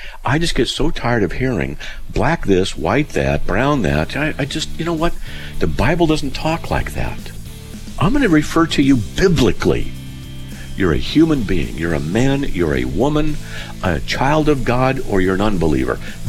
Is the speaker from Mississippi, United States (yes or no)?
no; Wyoming, United States; born there; So I was born in Wyoming, and my ancestors are German.